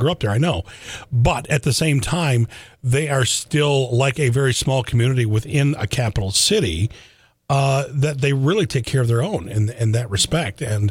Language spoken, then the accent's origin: English; Lansing, Michigan, United States; now in Holt, United States; Even though I live in Holt, I'm from Lansing. Okay. I'm from the north side of Lansing, which is kind of its community in itself.